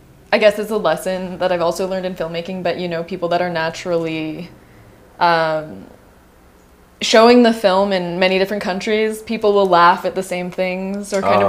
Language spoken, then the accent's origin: English; Patagonia, Arizona, United States; And I'm from Patagonia, but also my family is all of Chihuahua.